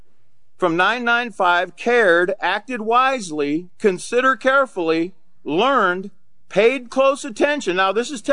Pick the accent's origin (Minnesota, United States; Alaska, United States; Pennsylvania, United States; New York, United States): Alaska, United States; I'm from Alaska. We don't like to make small talk.